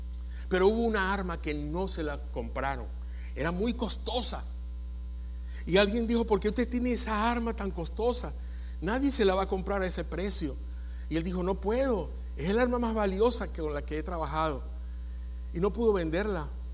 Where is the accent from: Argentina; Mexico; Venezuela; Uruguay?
Venezuela; todo es una agonía en mi país, Venezuela, todo.